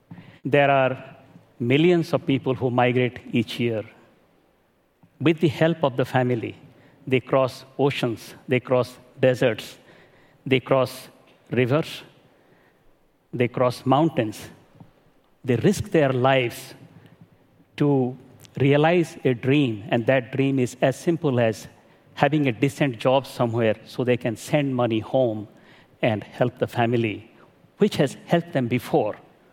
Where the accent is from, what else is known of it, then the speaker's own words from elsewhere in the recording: Sindhekala, Odisha, India; now in Washington, D.C., United States; I live in Washington, D.C. But I grew up in Sindhekala, a village in Orissa in India.